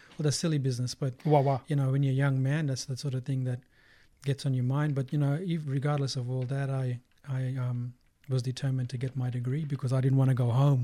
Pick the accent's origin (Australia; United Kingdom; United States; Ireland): Australia; Thursday Island, Queensland; so I grew up on Thursday Island, so Wyburn there, Karreg country up there, to TI.